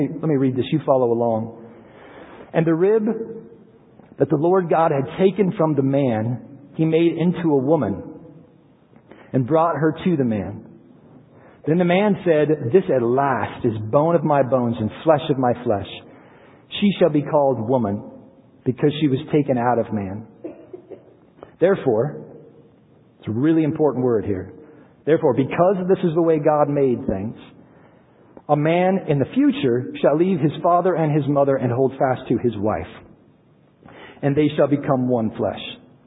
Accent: United States; But we're from America, so there's some interest in America and how things work, especially in West Africa.

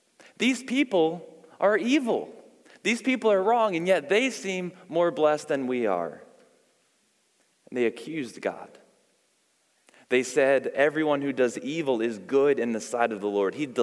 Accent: Queens, New York, United States; also born or lived in Long Island; Growing up in Long Island and Queens, I had a friend two houses up, Pasquale, and we would play basketball all the time.

